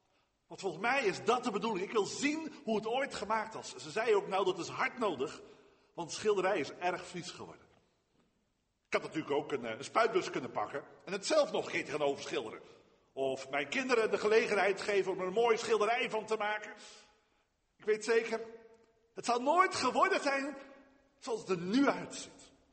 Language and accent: Dutch; Dordrecht, South Holland, Netherlands; een stadsgezicht op Dordrecht, de stad waar ik ben geboren en getogen.